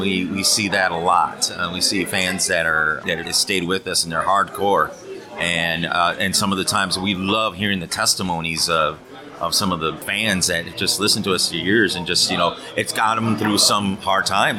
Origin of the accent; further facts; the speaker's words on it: United States; No bash against, you know, I mean, I'm an American, so.